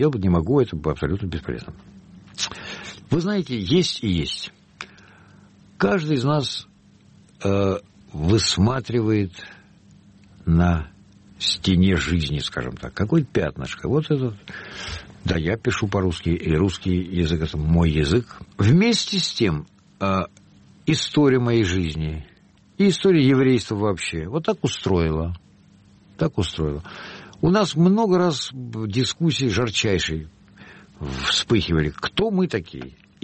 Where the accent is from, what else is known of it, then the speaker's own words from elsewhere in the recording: Moscow, Russia; born there; Я родился в Москве, но почему это? Почему Москва?